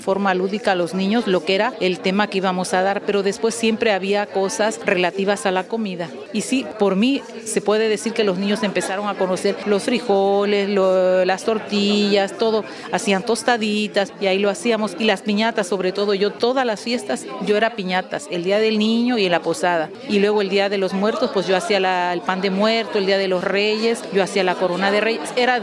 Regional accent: Mexico; now in Switzerland; Por primera vez desde que vivía en Suiza, me sentí en mi país, en mi México querido.

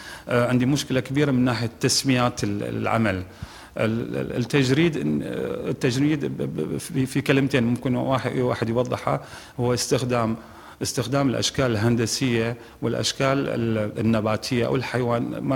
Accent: Iraq; مثلا أنا عراقي، الحرب في كثير يعني كانت تأثيرها مش علي بس

